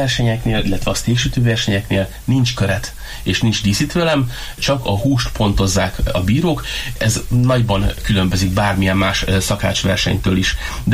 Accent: Hungary; tavaly, mikor kikerültem egyedüli magyarként, indultam a világbajnokságon

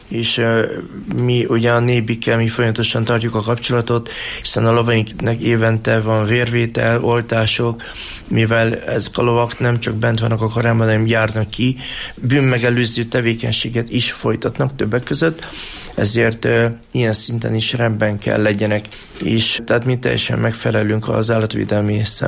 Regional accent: Oradea, Bihor, Romania; moved away as an adult; now in Hungary; Hány még 90-ben kerültem át Magyarországra a Nagyváradról?

